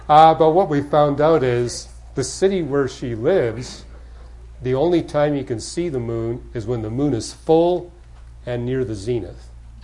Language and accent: English; Canada; now in United States; So, matter of fact, things were pretty bad when I came here from Canada in 73.